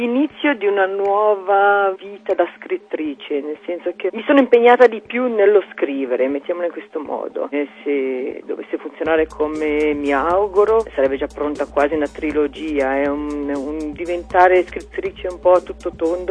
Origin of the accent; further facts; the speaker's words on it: Ticino, Switzerland; non si aspettavano un libro di questo genere da me, o almeno da una ticinese